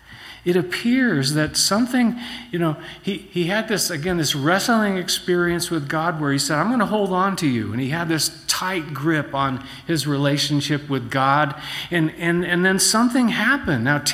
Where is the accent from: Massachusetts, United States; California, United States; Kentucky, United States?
California, United States; San Diego; You know, I mentioned I grew up in San Diego. I grew up in Claremont